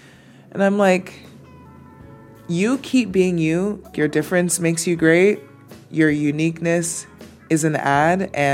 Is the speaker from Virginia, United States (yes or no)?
no; Miami, Florida, United States; Coming to this team from my background growing up in Miami and playing water polo and then choosing to go to Princeton to play water polo and for my academics was definitely an uncomfortable transition.